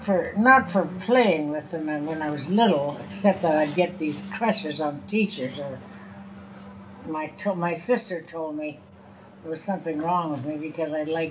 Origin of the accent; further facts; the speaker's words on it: Victoria, British Columbia, Canada; also born or lived in Vancouver; Well, I lived in Victoria most of my young life, but Victoria and Vancouver, where I lived part of the time to go to university. I left when I was about 35. I spent half my life in Victoria and Vancouver, and the other half in Ontario.